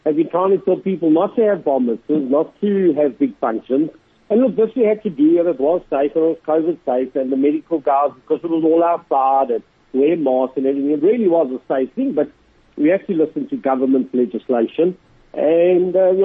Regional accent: South Africa; I'm a full-blown South African. My heritage comes from Lithuania.

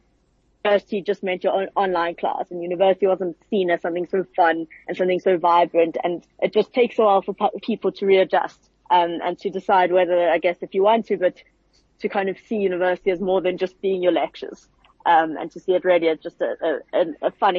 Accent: South Africa; We are South African Jews, we are Jewish South Africans.

